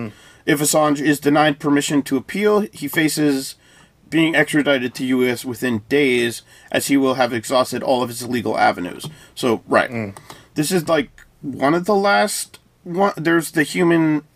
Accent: United States; as an American

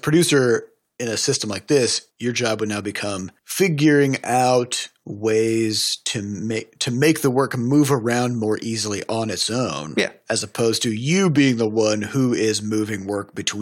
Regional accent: United States; I'm an American.

